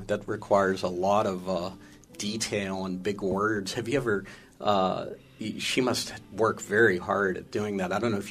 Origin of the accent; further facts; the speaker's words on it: Churchill, Pennsylvania, United States; I grew up in Churchill, which is just a little bit west of where you are.